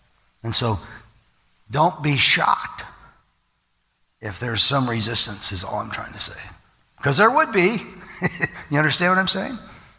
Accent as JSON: {"language": "English", "region": "Midwest", "country": "United States", "tie": "born or raised there", "said": "I grew up in the Midwest, it was pop, and we wore tennis shoes."}